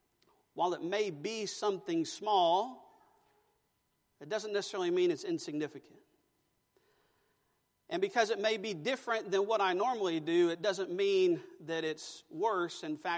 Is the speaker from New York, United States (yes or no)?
no; Houston, Texas, United States; now in San Antonio, United States; I grew up in Southeast Texas in the swamp, you know, of Houston. And so now I'm in the hill country in San Antonio, and I love it.